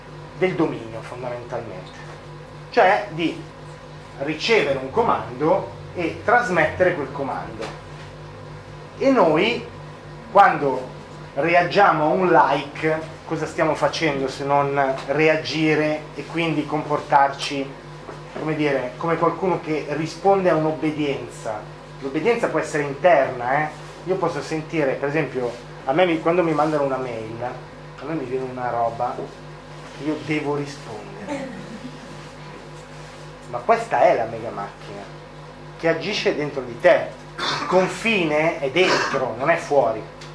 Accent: Piedmont, Italy; vengo dalla Valdossola

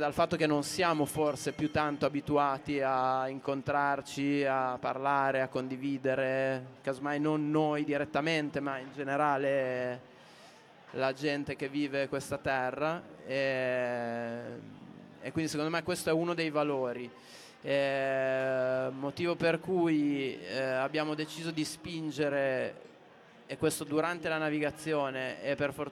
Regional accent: Sasso Marconi, Emilia-Romagna, Italy; a Borgo Nuovo, dove sono cresciuto, a Sasso

